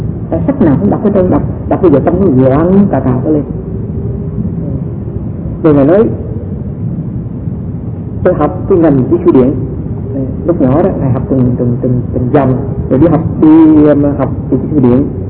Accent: Myanmar; Tôi sinh trưởng ở vùng Miến Điện nhưng lại được giáo dục ở trong cái một cái trường học mà theo cái truyền thống Tây phương.

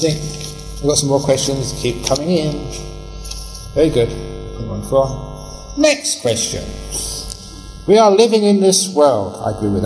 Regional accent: London, United Kingdom; The young man growing up in London, I loved music.

